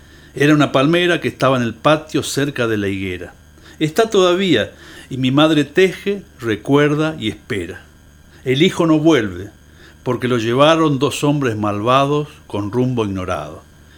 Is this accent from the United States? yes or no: no; Romang, Santa Fe, Argentina; born there; Romange, que es mi pueblo natal, norte de Santa Fe, cerca de Reconquista